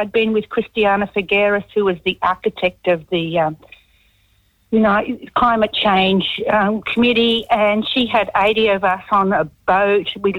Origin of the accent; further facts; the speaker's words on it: Port Kembla, New South Wales, Australia; I grew up in Port Kembla, so low socioeconomic with high migrant population.